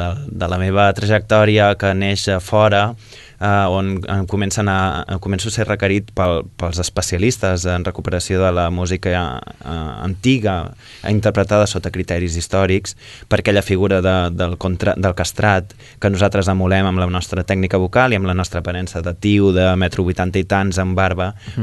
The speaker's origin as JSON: {"language": "Catalan", "town": "Barcelona", "region": "Catalonia", "country": "Spain", "also_born_or_lived": "Sabadell", "said": "soc barceloní, però soc half sabadellenc també."}